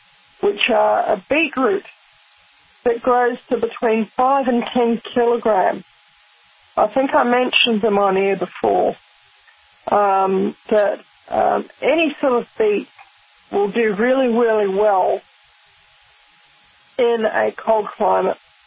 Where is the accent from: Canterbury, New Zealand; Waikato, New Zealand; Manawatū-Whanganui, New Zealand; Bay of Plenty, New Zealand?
Bay of Plenty, New Zealand; Rotorua; And I grew up in Rotorua in New Zealand, and we would get a snow shower maybe about once every 5 years.